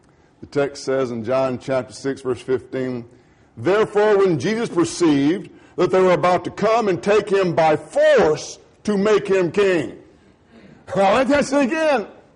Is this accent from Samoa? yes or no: no; Grenada, Mississippi, United States; I was raised in Grenada. In Grenada, we have Grenada Lake.